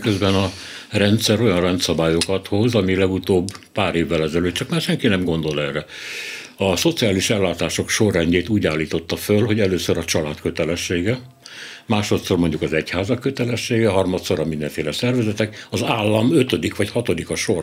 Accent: Hódmezővásárhely, Csongrád-Csanád, Hungary; Én ugye Hódmezővásárhelyen születtem. Amikor én a gyerek voltam, 18 éves koromban rájöttem, akkor ott 6 vagy 7 gyár volt.

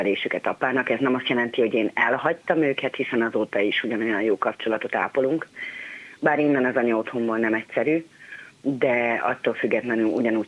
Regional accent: Szeged, Csongrád-Csanád, Hungary; Hát én Szegeden nőttem fel, 5 vagyunk testvérek.

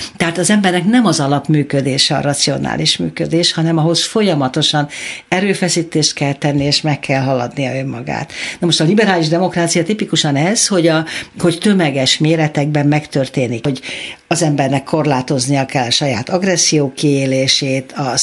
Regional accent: Budapest, Hungary; Hát mi mindvégig Óbudán, ott is születtem Óbudán.

